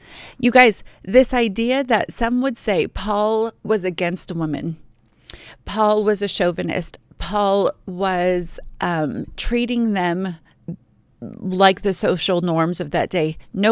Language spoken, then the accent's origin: English; Simi Valley, California, United States; they're just a church in Alta Vista, a church in Simi Valley. That's my hometown.